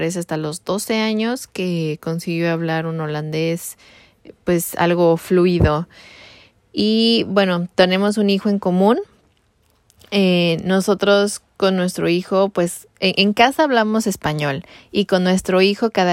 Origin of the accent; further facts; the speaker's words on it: Mexico; yo soy mexicana y mi esposo es alemán-holandés. Entonces, bueno, yo hablo español e inglés desde que estoy pequeña.